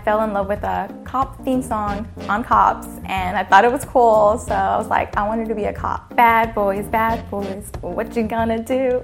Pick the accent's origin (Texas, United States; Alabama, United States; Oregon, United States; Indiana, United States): Texas, United States; Houston; I am from Houston, Texas, and I am 22.